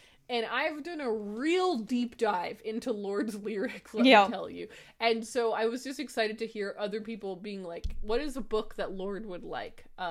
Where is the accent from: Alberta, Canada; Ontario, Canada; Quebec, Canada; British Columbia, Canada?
Ontario, Canada; Kingston; our rival school in Kingston, I grew up in Kingston, Ontario, mainly, was Regiopolis Notre Dame.